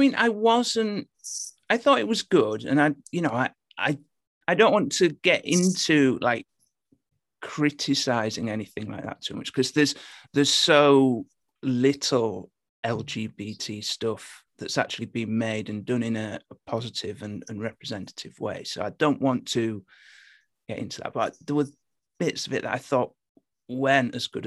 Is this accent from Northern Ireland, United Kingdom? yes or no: no; Hull, Yorkshire and the Humber, United Kingdom; accent: Hull; I've dialed it back a bit, actually. I'm from Hull originally, and the Hull accent is terrible.